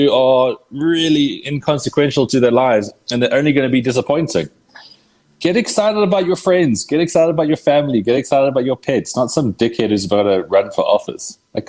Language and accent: English; Western Cape, South Africa; growing up in the Cape, a really big thing for us was like going to the garden routes, because that was obviously the thing you did over school holidays.